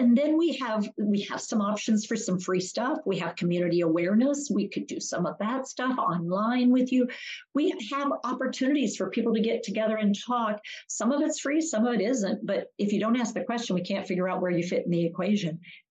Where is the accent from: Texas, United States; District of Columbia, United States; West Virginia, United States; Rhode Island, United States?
West Virginia, United States; I'm from West Virginia and we know how to do it.